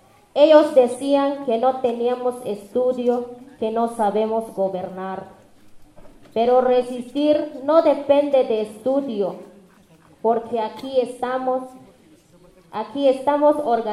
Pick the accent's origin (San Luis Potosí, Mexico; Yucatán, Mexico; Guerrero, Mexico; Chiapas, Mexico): Chiapas, Mexico; soy del Caracol de Morelia.